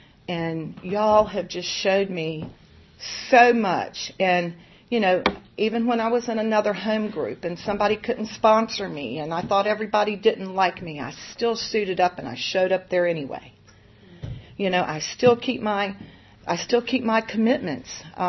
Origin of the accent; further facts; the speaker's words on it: Newport News, Virginia, United States; I mean, I am from Newport News and Hampton.